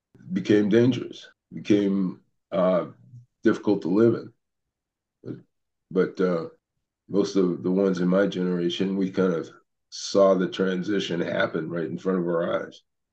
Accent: Los Angeles, California, United States; Yeah, I grew up in South Central Los Angeles, kind of between for people that don't know, it's kind of between the far south end of the Los Angeles city limits and then what became LA County, a small area called now it's called Athens.

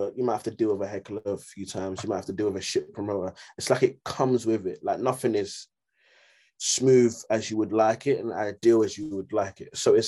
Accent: Greenwich, London, United Kingdom; QPR, well, I'm from Greenwich, isn't it? So QPR was like fucking far to get to.

